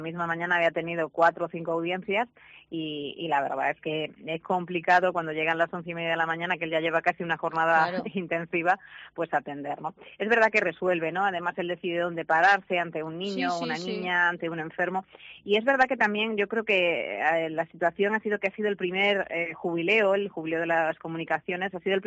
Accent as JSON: {"language": "Spanish", "region": "Extremadura", "country": "Spain", "said": "en Guadalupe, en mi tierra, en Extremadura"}